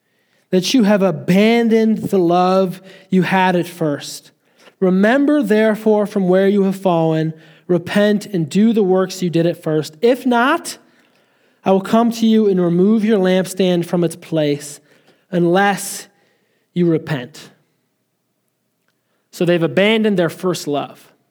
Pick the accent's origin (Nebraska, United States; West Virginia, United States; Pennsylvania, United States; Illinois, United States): Illinois, United States; Chicago; Many of you know, I'm from Chicago, big old Bears fan, the Bears.